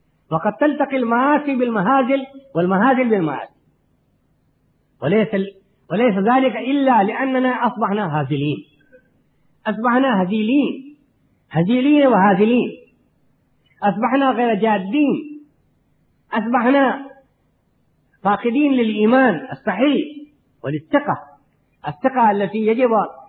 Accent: India; أنا ولو ولدت في الهند، ولو نشأت في الهند، وكلما تعلمته في المؤسسات الهندية في ندوة العلماء وفي جامعة لكنو وفي ديوبند، ولكنني أنا أحمل في عروقي، وأحمد الله على ذلك، أحمل في عروقي الدم العربي

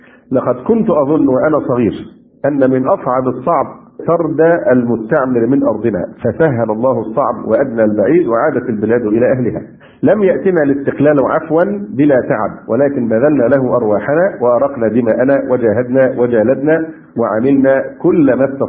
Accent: Egypt; يمكن عندنا في مصر كان أخف

